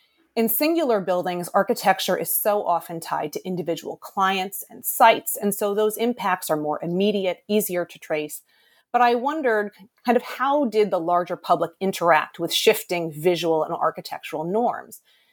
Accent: Boston, Massachusetts, United States; Well, I'm from Boston originally, and in the late 1990s and early 2000s, I was working at an architecture firm in downtown Boston.

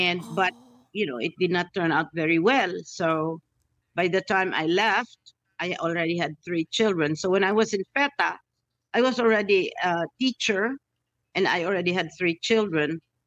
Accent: Iloilo, Western Visayas, Philippines; So sa Iloilo ako lumaki ng elementary.

